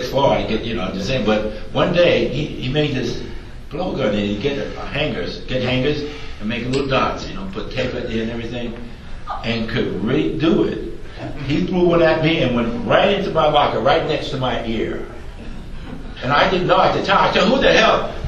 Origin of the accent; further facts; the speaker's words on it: Victoria, Texas, United States; I came from Victoria, Texas, up to Montreal.